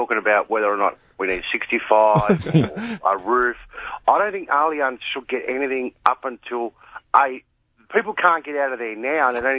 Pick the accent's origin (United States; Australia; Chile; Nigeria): Australia; Sydney, New South Wales; I'm from Western Sydney